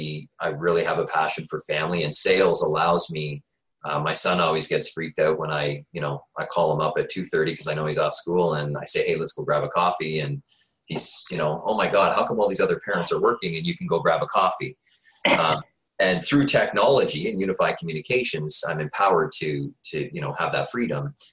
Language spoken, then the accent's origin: English; Peterborough, Ontario, Canada; When I was growing up, I grew up in low-income housing. I grew up in Ontario Housing in Peterborough.